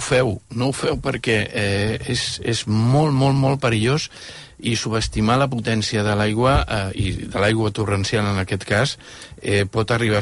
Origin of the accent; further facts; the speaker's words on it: Arenys, Catalonia, Spain; Jo soc d'Arenys.